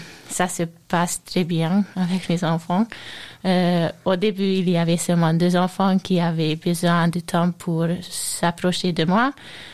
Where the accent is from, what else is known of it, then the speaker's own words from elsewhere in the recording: Budapest, Hungary; French is a second language; Je viens de Budapest, la capitale de la Hongrie.